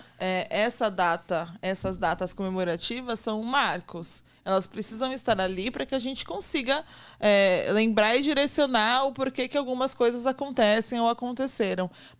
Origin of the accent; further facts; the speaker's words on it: São Paulo, Brazil; eu sou do extremo leste de São Paulo. Eu cresci no Itaim Paulista. E eu estudei a vida inteira em escola pública.